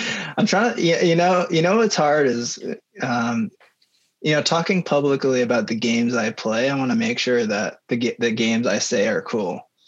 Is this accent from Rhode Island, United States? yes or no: no; Warren, New Jersey, United States; I'm from Somerset County, a town called Warren.